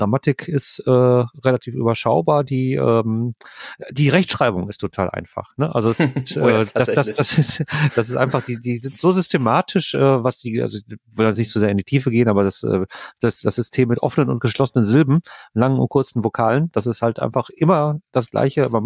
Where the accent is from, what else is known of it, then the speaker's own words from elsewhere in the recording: Germany; Das Problem ist natürlich immer nur, man wird sofort als Deutscher erkannt.